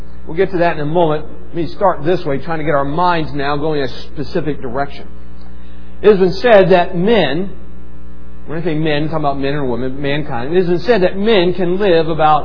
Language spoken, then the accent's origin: English; Maidsville, West Virginia, United States; I was a bus kid growing up on Bertha Hill, down in Maidsville, over in Hildebrand. I was a bus kid.